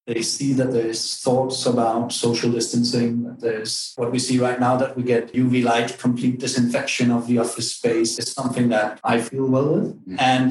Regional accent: Denmark; Again, I'm originally from Denmark.

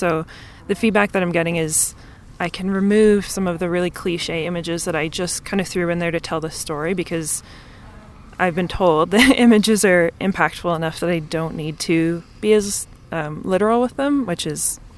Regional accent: Toronto, Ontario, Canada; and I'm from Toronto, Canada.

